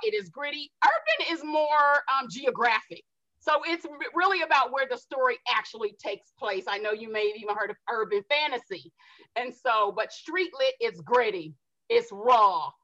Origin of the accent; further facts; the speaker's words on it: Columbus, Ohio, United States; I grew up in the Midwest, Ohio. Go Bucks!